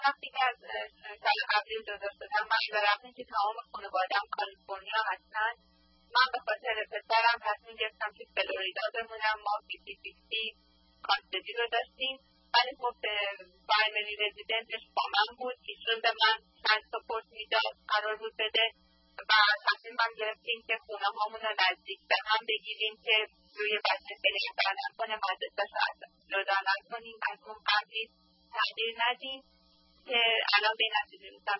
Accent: Iran; moved away as an adult; من 19 ساله بودم که از ایران ازدواج کردم اومدم

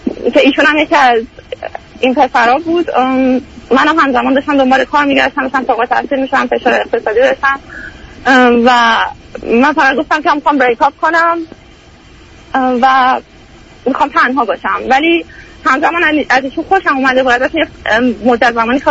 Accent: Iran; moved away as an adult; now in United States; من مجرد 19 ساله اهل یعنی ساکن آمریکا هستم، 3 سالی هست که از ایران اومدم اینجا.

